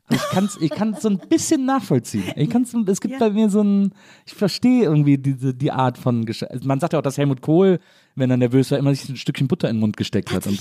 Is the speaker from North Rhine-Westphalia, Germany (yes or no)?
yes; Wesseling, North Rhine-Westphalia, Germany; Zwischen Köln und Bonn. In einem kleinen Städtchen namens Wesseling.